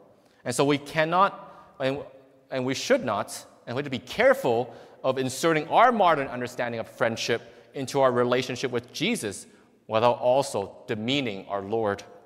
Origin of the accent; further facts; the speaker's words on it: Hong Kong; this reminds me of something I saw growing up in Hong Kong.